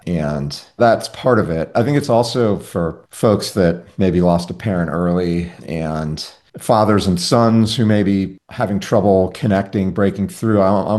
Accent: New York City, New York, United States; I grew up in New York City.

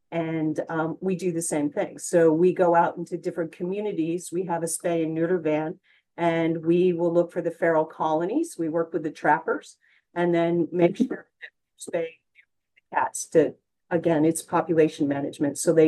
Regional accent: Vermont, United States; So I was born in Vermont, and I am a fifth generation Vermonter who have always rescued animals.

